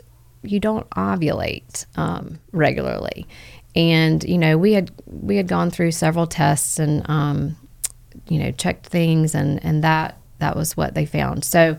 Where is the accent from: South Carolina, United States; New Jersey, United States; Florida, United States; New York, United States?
South Carolina, United States; Rock Hill; I'm originally from Rock Hill, South Carolina. Grew up there.